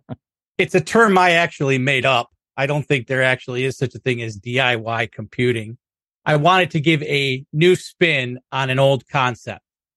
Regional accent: Rochester, New York, United States; I am from Rochester, New York

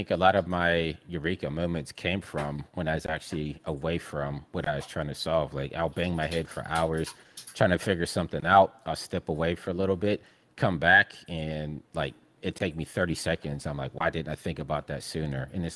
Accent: Pittsburgh, Pennsylvania, United States; Because I'm from Pittsburgh, Pennsylvania, middle of America.

